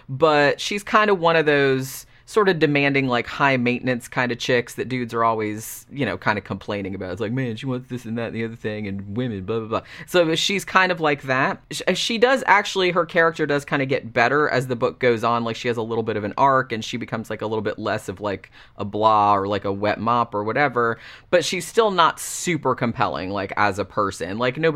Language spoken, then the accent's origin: English; United States; me being American and having like a different, you know, cadence or like a different way of talking.